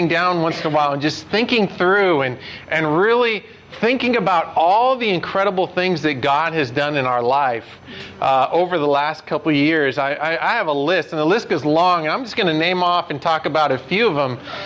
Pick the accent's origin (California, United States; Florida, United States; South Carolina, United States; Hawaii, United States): California, United States; I'm from California. I shouldn't be talking like that.